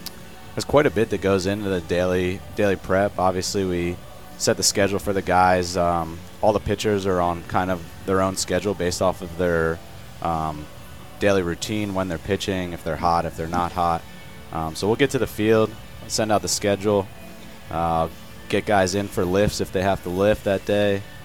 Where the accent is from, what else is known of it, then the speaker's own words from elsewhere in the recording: Philadelphia, Pennsylvania, United States; Yeah, so born in Philadelphia, raised in the suburbs. Went to high school in PA, went to Penn State University